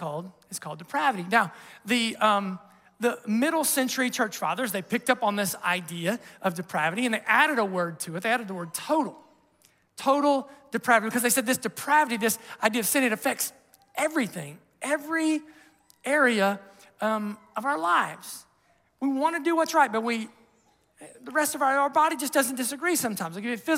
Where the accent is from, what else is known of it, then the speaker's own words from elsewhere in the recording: Ohio, United States; I grew up in Southern Ohio. We swam in a creek, and there was a lot of other things, right, in the creek growing up.